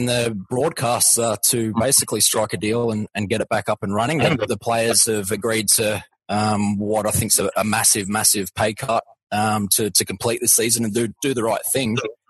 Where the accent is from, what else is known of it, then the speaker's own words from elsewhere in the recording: Gold Coast, Queensland, Australia; So growing up on the Gold Coast was an awesome childhood. Played plenty of sports, you know, beach surfing lifestyle, you know, it was pretty hard to beat.